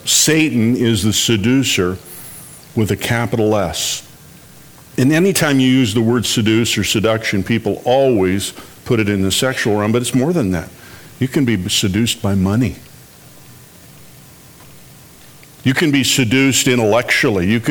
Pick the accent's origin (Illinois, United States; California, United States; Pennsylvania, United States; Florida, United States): Illinois, United States; Chicago; I grew up in the Chicago area and talked to somebody yesterday from one of the neighborhoods where I lived near